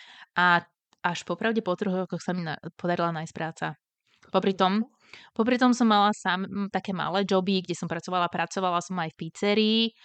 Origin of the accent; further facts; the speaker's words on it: Bratislava, Bratislava Region, Slovakia; moved away as an adult; now in Bergen, Norway; Nebolo to rozhodnutie ísť do Norska, chceli sme odísť zo Slovenska, skúsiť niečo iné. Keď sme mali 27 rokov